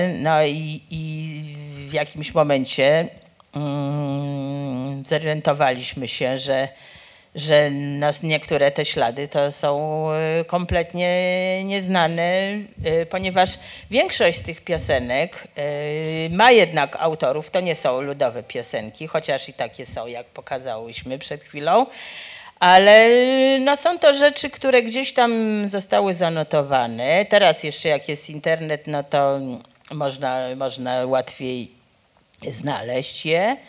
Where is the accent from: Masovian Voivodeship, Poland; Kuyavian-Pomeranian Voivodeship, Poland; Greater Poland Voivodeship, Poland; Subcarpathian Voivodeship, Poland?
Masovian Voivodeship, Poland; Warsaw; born there; W Warszawie ja się urodziłam właściwie chyba w rok po tym, jak zamknięto szkołę żydowską, której nasza mama była kierowniczką.